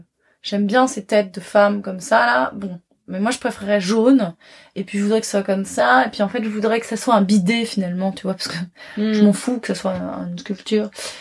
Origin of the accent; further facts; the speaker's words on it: Paris, Île-de-France, France; C'est que j'ai grandi à Paris.